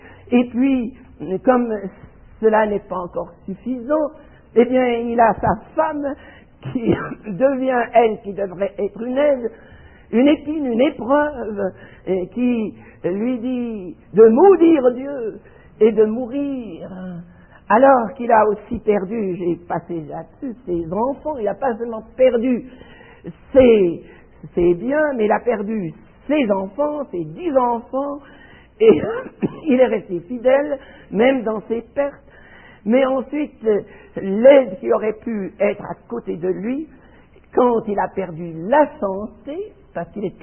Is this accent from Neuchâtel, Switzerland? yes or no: yes; Neuchâtel, Switzerland; born there; Neuchâtel, ma ville natale